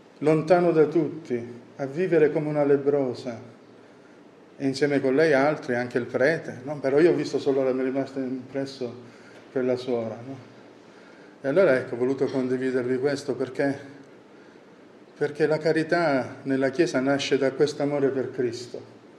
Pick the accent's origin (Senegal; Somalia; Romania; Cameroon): Somalia; Sapete che io sono nato in Somalia, ho vissuto quando ero piccolino, poi quando avevo 8 e 10 anni e poi durante le vacanze fino a dai 10 ai 18 sono stato 3 volte.